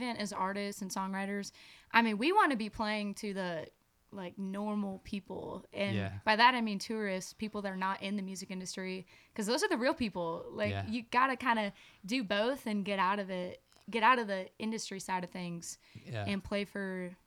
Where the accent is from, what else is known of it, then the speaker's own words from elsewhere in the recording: Alva, Florida, United States; Anyway, so I'm from Alva, which is inland of Fort Myers.